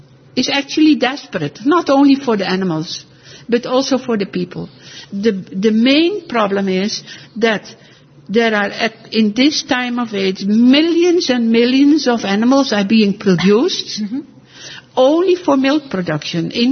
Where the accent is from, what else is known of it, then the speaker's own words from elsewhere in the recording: Netherlands; moved away; when I came from Holland, I was a vegetarian